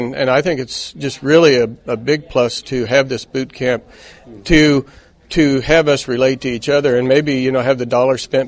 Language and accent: English; White Cloud, Kansas, United States; Well, I'm from White Cloud, Kansas, Chuck, in the northeast corner.